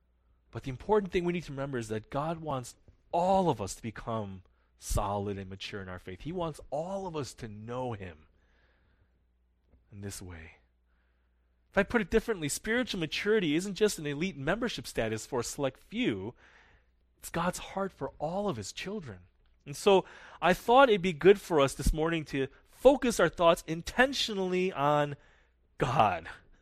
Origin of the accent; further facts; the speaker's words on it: United States; So I'm American. But that statement by itself is also incomplete because the fact is, I'm actually both. I'm Korean and American.